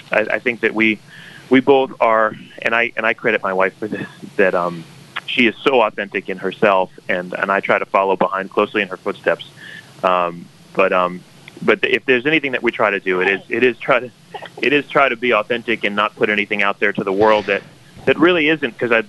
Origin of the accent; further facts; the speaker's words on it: United States; us being American Jews we feel so confidently and beautifully connected to this style of music